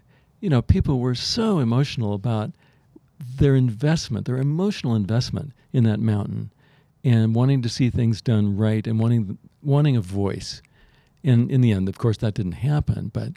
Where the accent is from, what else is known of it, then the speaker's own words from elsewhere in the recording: Colorado, United States; also born or lived in Northwest; I grew up in Colorado. I love the Colorado mountains. I did some park rangering in the Northwest.